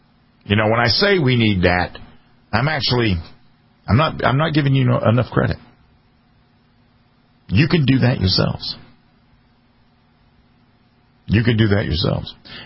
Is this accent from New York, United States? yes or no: no; South Carolina, United States; The United States that I grew up in the Midlands of South Carolina, where I was bused to a black neighborhood